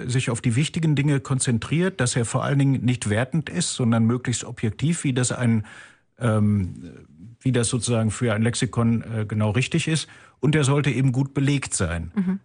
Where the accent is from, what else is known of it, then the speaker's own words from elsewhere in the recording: North Rhine-Westphalia, Germany; dass er 11 Kilometer von meinem Heimatdorf in Ostwestfalen entfernt ist, groß geworden ist